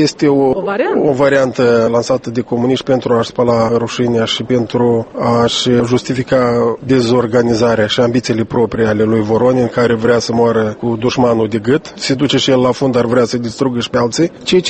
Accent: Varatec, Moldova; Să admitem din satul meu, din Varatec, până la Zecani, sunt 10 kilometri.

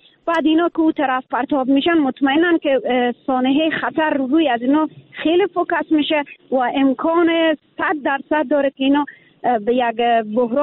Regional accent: Afghanistan; now in Iran; چون من در ایران هم همیانک پای منده یه قضایی هست به عنوان یک افغان همیشه دفاع کردم از وطن خود

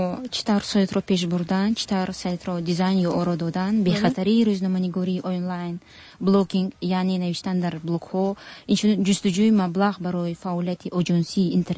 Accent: Tajikistan; در وطن خودم در تاجیکستان

